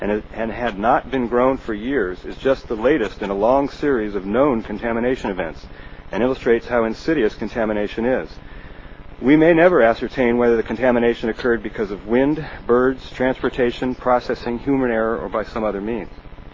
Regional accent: Atascadero, California, United States; I'm from Atascadero.

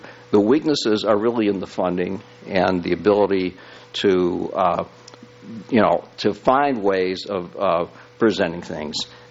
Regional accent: Midwest, United States; and I grew up in the Midwest and sent them to Ford and General Motors

